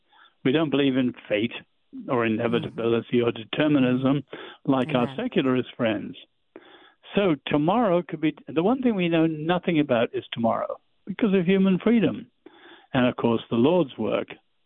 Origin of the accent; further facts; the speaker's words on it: England, United Kingdom; as an Englishman